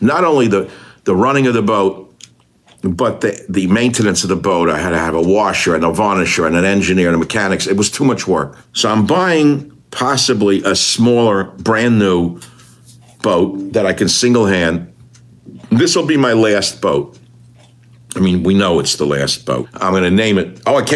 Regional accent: New York, United States; moved away as an adult; So I come from New York. I buy this sailboat.

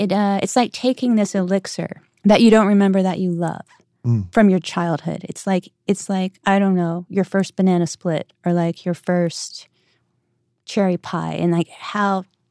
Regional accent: Kentucky, United States; now in New York, United States; I don't even think I even told anybody in New York the first year that I was from Kentucky, because I was so worried about being judged for that.

